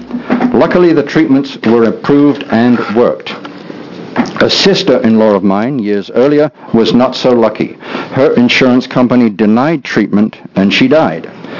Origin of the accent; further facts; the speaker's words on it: England, United Kingdom; now in United States; I come from England.